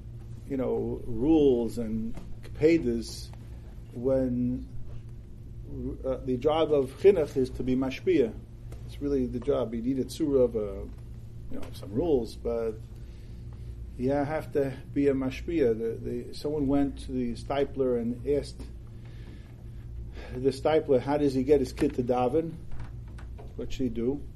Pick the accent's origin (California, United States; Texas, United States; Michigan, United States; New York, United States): New York, United States; Borough Park; So in the shul that I grew up in Borough Park